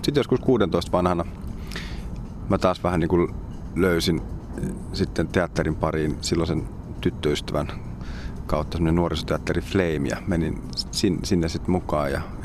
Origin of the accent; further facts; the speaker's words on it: Hyvinkää, Uusimaa, Finland; also born or lived in Tammisaari / Lappeenranta / Sodankylä; kun me muutettiin Hyvinkäälle Sodankylästä itse asiassa. Me käytiin sieltä, mutta mä oon syntynyt Tammisaaressa, sitten mä oon sanonut Lappeenrannassa, sitten muutettiin Sodankylään ja sieltä sitten Hyvinkäälle